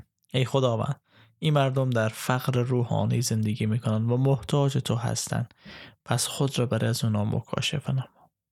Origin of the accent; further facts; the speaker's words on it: Afghanistan; به عنوان یک افغان، به عنوان کسی که از افغانستان هست، برای کشور خود دعا کنیم